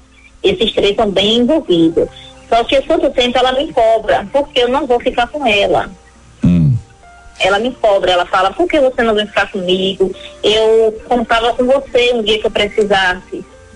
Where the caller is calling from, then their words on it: Salvador, Bahia, Brazil; De Salvador.